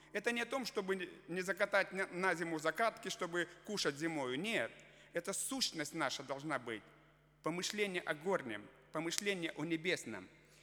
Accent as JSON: {"language": "Russian", "country": "Russia", "tie": "born or raised there", "said": "Я был в гостях у себя на родине, в России."}